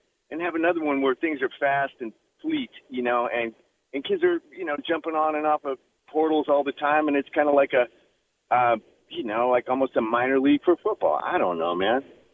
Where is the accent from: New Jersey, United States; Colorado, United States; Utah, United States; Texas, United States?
Colorado, United States; Denver; I grew up in Denver, Colorado in the 60s before, you know, the Broncos, when they were in the AFL still